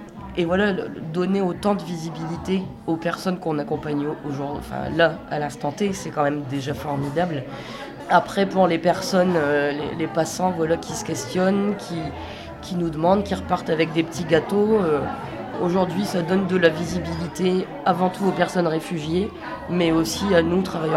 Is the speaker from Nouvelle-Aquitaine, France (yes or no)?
no; Arras, Hauts-de-France, France; born there; moi je suis française, hein, suis née à Arras.